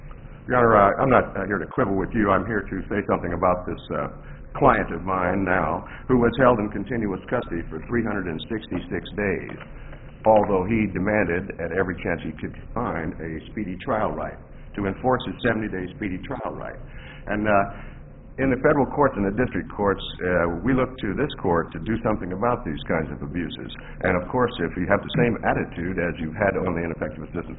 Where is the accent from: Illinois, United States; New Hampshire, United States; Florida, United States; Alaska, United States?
Illinois, United States; I'm from Southern Illinois.